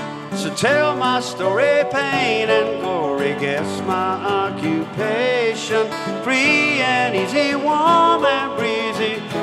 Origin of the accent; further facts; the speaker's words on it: Gulf Coast, United States; I grew up on the Gulf Coast, which is very similar to the Jersey Shore, and the fact that we got beaches, bars, and inspiration.